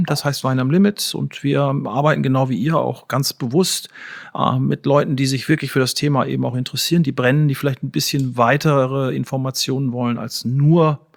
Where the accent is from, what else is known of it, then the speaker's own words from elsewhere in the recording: Gütersloh, North Rhine-Westphalia, Germany; now in Hamburg, Germany; Aber ich bin kleiner Weinhändler in Hamburg geworden. Ich habe eine Vorgeschichte als Sommelier. Ich komme eigentlich aus dem Westfälischen, aus Gütersloh.